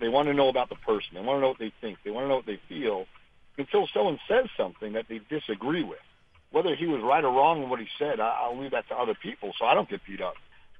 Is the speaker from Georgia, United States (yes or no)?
no; New York, United States; moved away; also born or lived in Michigan / Missouri / Florida; is growing up in the North in New York.